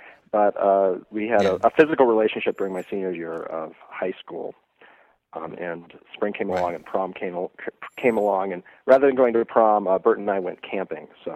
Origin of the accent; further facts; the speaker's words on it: Missoula, Montana, United States; born there; I was born in Missoula, Montana.